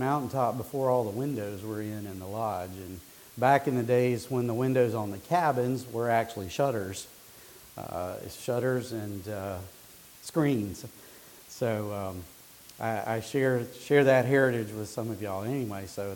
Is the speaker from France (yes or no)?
no; Asheville, North Carolina, United States; I grew up in Asheville, and there have been different speakers that came to Asheville from here, but I've never been up here myself.